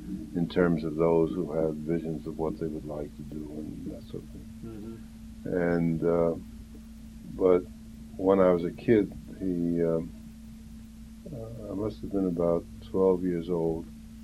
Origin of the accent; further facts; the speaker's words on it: Brooklyn, New York, United States; I grew up in Brooklyn, and my and I guess you'd say middle class family.